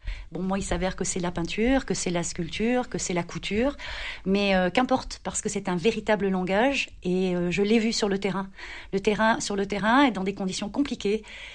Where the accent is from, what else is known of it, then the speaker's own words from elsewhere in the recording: Marseille, Provence-Alpes-Côte d'Azur, France; nous sommes rentrés chez nous à Marseille, parce que nous sommes Marseillais, en tout cas moi je le suis depuis de nombreuses générations, et étant aussi une épouse de militaire, j'ai beaucoup bougé, et j'étais ravie de rentrer.